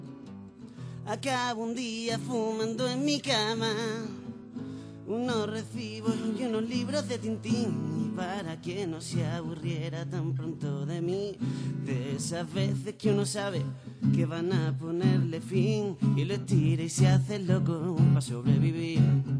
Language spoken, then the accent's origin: Spanish; Cádiz, Andalusia, Spain; Somos más de Cádiz, como tú sabes.